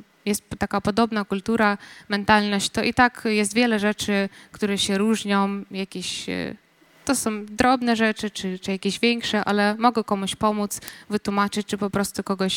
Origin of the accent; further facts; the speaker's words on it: Ukraine; now in Poland; dlatego, że jestem Ukrainką, to też rozumiem ludzi, a z drugiej strony dlatego, że jestem w Polsce od kilku lat